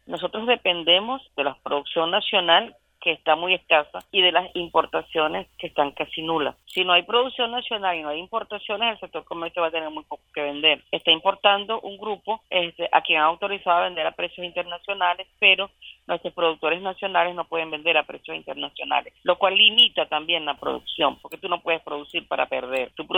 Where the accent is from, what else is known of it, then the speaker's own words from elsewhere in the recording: Venezuela; El país no está picado en dos partes, el país es uno solo, y somos todos los venezolanos